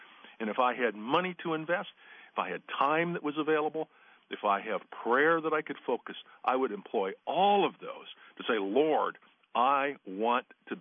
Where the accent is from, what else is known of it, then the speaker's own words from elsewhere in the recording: Midwest, United States; but I'm from the Midwest. I'm from the very part of the country where your radio stations are.